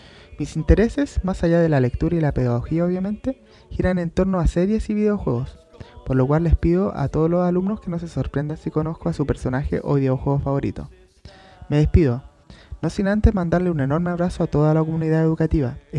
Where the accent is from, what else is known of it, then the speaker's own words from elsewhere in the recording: Quilpué, Valparaíso, Chile; now in El Salvador, Chile; Provengo de la región de Valparaíso, específicamente de la comuna de Quilpué.